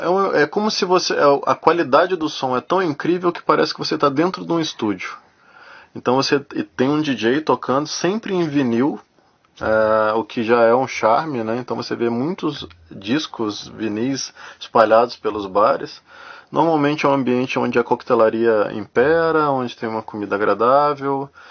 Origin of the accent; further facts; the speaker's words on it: Brazil; Porque como brasileiro andando de madrugada sozinho, você fica olhando para os lados, né?